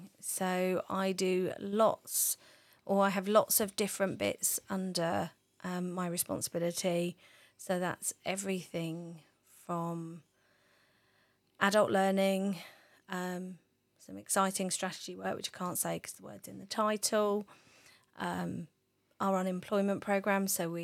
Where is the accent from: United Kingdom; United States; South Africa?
United Kingdom; Portsmouth, South East England; So I was born in Portsmouth, lived in Portsmouth to start off with. I've always lived most of it just outside Portsmouth. I can see it, but just outside.